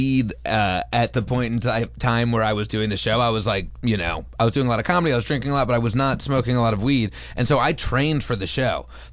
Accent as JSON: {"language": "English", "region": "New Jersey", "country": "United States", "said": "I'm from New Jersey, so maybe they could smell it."}